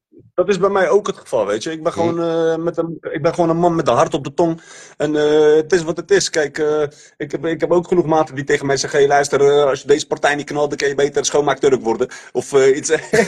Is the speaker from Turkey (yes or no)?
yes; Turkey; Ik ben gewoon een Turk, bro.